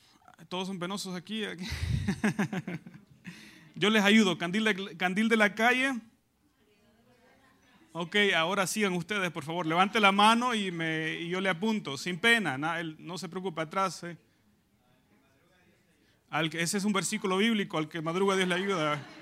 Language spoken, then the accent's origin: Spanish; El Salvador; now in Virginia Beach, United States; yo soy de El Salvador, y como yo lo dije anteriormente, venimos de Virginia Beach.